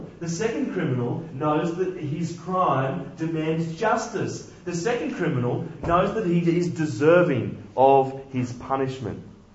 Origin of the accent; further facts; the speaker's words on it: New South Wales, Australia; I'm from New South Wales